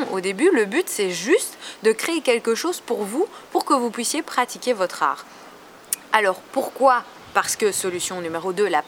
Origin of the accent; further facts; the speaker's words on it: France; accent: French; un petit peu comme moi ici, j'ai un accent français